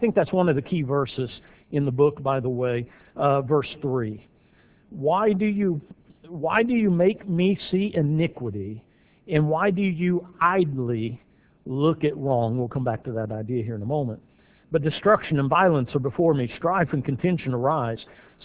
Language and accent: English; Joplin, Missouri, United States; I was actually born and raised in Joplin and went to school there and college there at Missouri Southern. And so it was kind of rough to see your hometown so torn up.